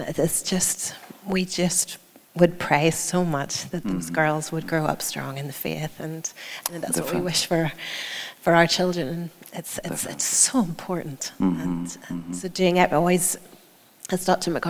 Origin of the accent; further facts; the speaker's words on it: Ireland; now in United States; as Irish people living in the US.